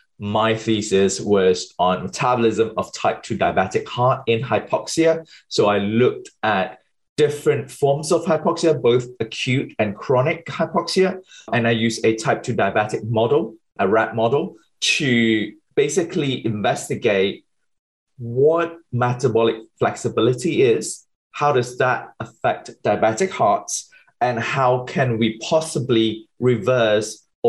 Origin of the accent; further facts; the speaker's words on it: Malaysia; moved away as an adult; now in United Kingdom; I was born and bred in Malaysia. So until I was 20 years old, finished my A-levels, I moved to the UK, did my undergrad in biotechnology in University of Nottingham.